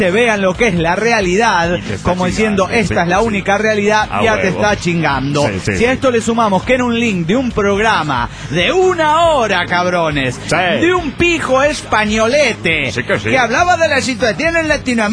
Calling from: Puerto Vallarta, Jalisco, Mexico

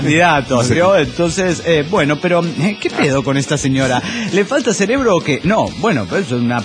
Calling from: San Bernardino, California, United States; de San Bernardino, Califas en San Bernardino.

